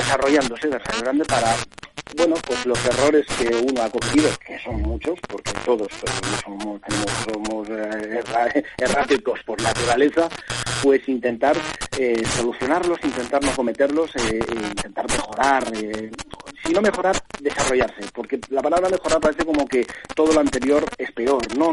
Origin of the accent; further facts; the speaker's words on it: Castilla-La Mancha, Spain; yo soy castellano y es mucha honra, y castellano viejo, castellano nuevo, me da lo mismo, castellano, y encima de La Mancha